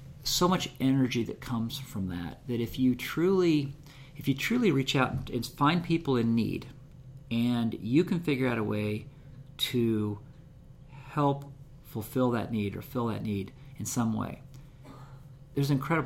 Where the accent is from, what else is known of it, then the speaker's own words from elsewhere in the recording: Kansas, United States; And I'm from Kansas, and small town Kansas.